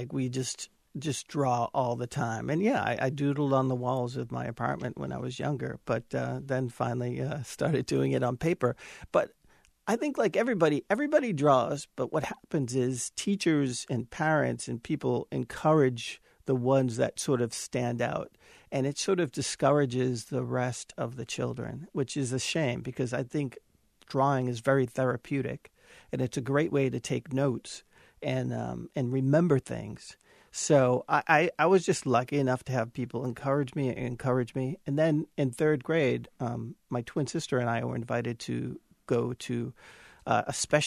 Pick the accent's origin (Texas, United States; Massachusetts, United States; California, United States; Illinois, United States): Massachusetts, United States; Malden; I'd say, "I'm from Malden." And they go, "Oh, I used to get beat up in Malden."